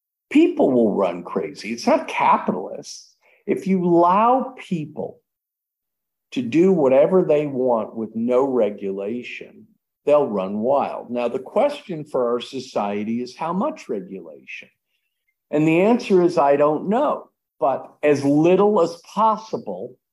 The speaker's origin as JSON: {"language": "English", "country": "United States", "tie": "born there", "said": "Well, at my core, now remember, I'm an American. I was born in America."}